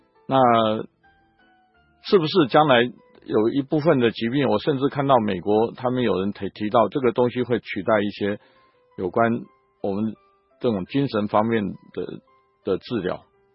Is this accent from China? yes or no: no; Germany; 这个我们德国人已经把我们所有的内脏的频率都找出来，